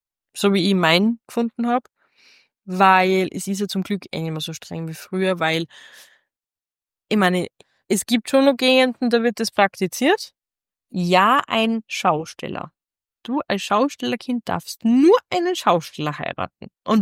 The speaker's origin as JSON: {"language": "German", "region": "Salzburg", "country": "Austria", "said": "ich als Salzburgerin"}